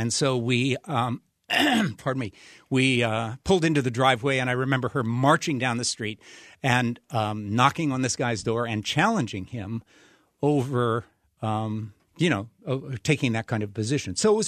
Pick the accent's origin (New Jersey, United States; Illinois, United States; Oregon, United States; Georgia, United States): Illinois, United States; Chicago; I grew up in the Chicago area, mostly, suburbs of Chicago, Elmhurst, Park Forest, those areas.